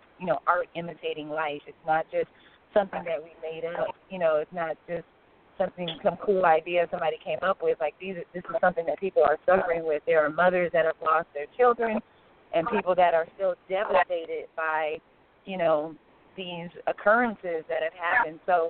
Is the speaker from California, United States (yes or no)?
yes; Sacramento, California, United States; You know, I'm from Sacramento, and I'm definitely brown-skinned, and I wear my hair natural